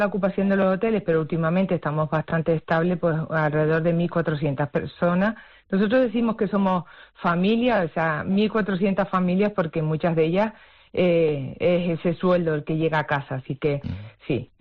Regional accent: Canary Islands, Spain; creyéndonos que aún siendo de Canarias, de islas, tan lejos de Europa, nos podían reconocer a nivel mundial

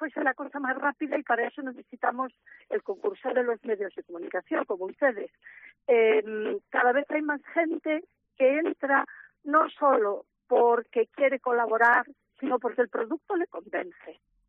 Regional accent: Galicia, Spain; O sea que, como buena gallega, le devuelvo la pregunta.

